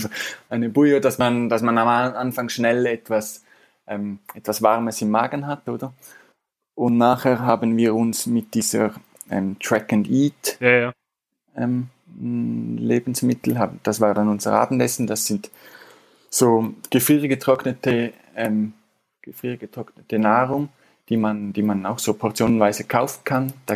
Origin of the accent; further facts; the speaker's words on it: Switzerland; Ich glaube, das ist eine Marke bei uns in der Schweiz.